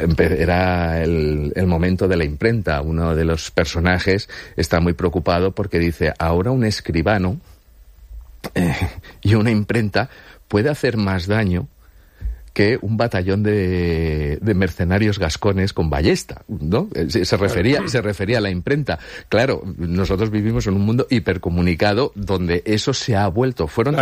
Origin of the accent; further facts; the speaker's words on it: Valencian Community, Spain; aunque evidentemente como valencianos les tenemos simpatía